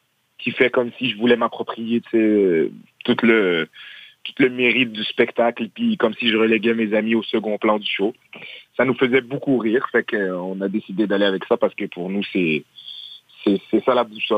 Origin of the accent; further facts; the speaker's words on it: Montreal, Quebec, Canada; on a grandi à Montréal-Nord ensemble, on est allé à la même école secondaire